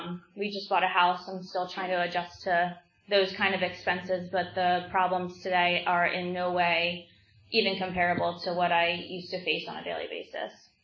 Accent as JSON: {"language": "English", "town": "Souderton", "region": "Pennsylvania", "country": "United States", "tie": "born or raised there", "said": "I was, born and raised in Souderton, Pennsylvania, which is about 20 minutes south of here. I lived in the same house for the first 23 years of my life."}